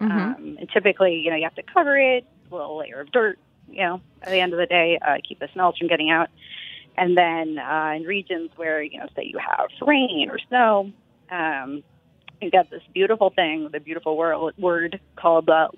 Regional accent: Austin, Texas, United States; When I was younger, you know, I grew up in Texas in Austin

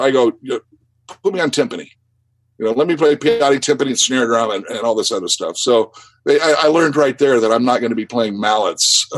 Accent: Iowa, United States; I grew up in Iowa playing rock and roll.

